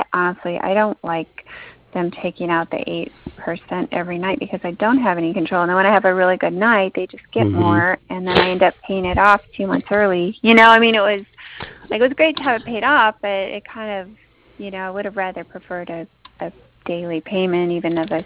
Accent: San Diego, California, United States; But I'm from, I was born and raised like there. So Mission Hills and Point Loma.

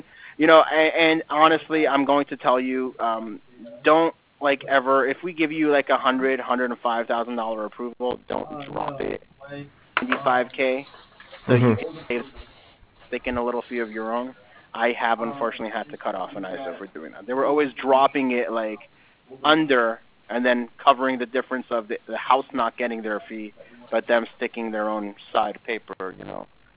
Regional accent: California, United States; I'm talking about also growing up in California. I smoked way too much pot.

